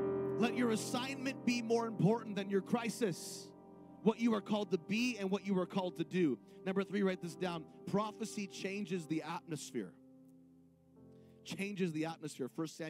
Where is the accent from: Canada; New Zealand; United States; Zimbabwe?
Canada; I know we're all Canadian probably in this room.